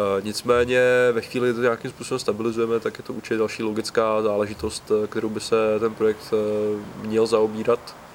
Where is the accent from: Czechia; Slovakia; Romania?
Slovakia; já jsem národností Slovák, konec konců občas to prosákne na tom profilu, protože já tak nějak z principu se Slováky komunikuju prostě slovensky